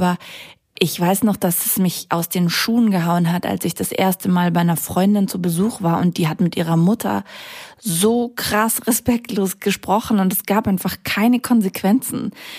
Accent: Germany; also born or lived in Romania; Ich bin in Rumänien geboren, meine Eltern sind Rumänen. Wir sind nach Deutschland gekommen, da war ich ungefähr 2,5.

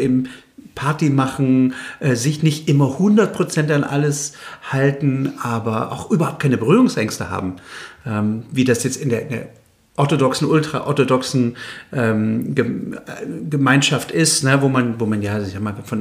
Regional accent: Berlin, Germany; Meine Eltern kommen zwar aus der ehemaligen Sowjetunion, aber für mich war Deutschland, vor allen Dingen Berlin, immer mein Zuhause. Ich sehe mich sogar mehr als Berliner als Deutscher.

